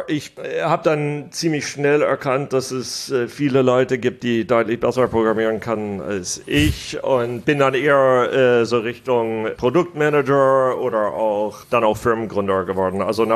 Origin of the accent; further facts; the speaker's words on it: United States; also born or lived in Germany; Also meine Mutter kommt aus Deutschland, mein Vater aus Amerika. Ich bin hauptsächlich in Amerika aufgewachsen, bin dann immer wieder hin und her gegangen zwischen Deutschland und Amerika